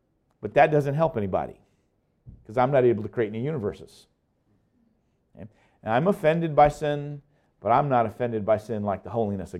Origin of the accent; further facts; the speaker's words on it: Indianapolis, Indiana, United States; Turns out he's from my hometown, Indianapolis. Not only my hometown, my neighborhood.